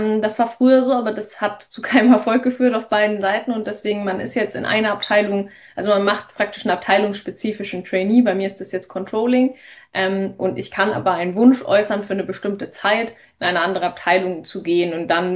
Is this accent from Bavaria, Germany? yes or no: yes; Bavaria, Germany; Ich bin am Ammersee geboren, groß geworden, aufgewachsen